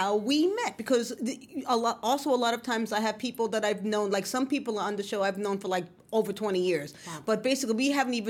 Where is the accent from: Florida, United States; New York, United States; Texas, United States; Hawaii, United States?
New York, United States; Bronx; I mean, I grew up in the Bronx, and I left because after I graduated from SVA and I was trying to find a place to live, Brooklyn, South Slope, was the only place that wasn't the Bronx I could afford.